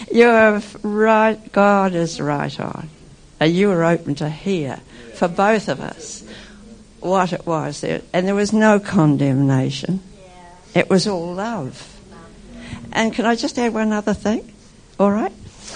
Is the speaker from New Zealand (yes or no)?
yes; Auckland, New Zealand; I told them I was from Auckland